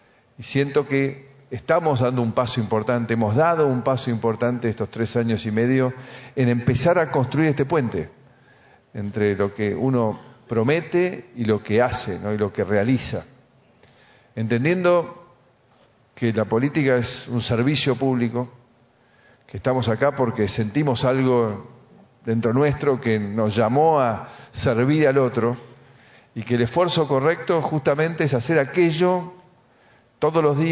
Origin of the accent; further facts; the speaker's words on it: Argentina; sí somos argentinos